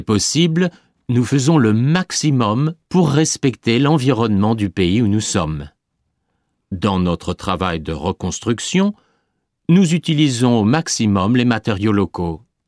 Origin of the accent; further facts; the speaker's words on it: France; moved away as an adult; J'ai décidé d'étudier l'architecture et après mes 6 ans d'études, j'ai quitté la France. Je suis parti à l'étranger car je voulais utiliser mes connaissances en architecture